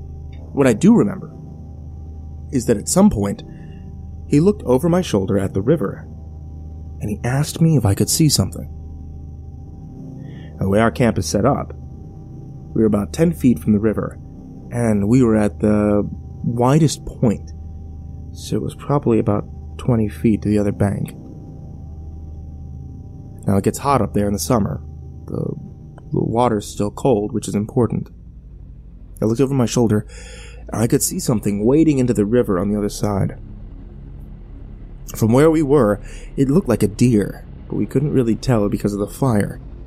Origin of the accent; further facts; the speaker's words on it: Oregon, United States; I grew up in Central Oregon. There's a reservation called Warm Springs about 2 or so hours from where I lived.